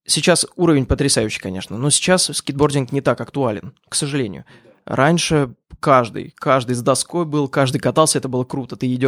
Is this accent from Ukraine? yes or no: yes; Ukraine; now in Moscow, Russia; Так, я родился в Украине